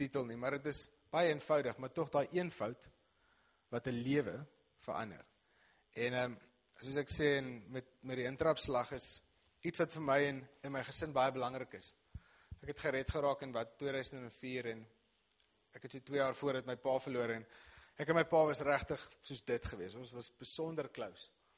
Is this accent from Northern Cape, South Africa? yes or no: no; Malmesbury, Western Cape, South Africa; ek kom van Mamesbury af, maar vanoggend het ek van IJsselfontein afgekom, my skoonouers is daar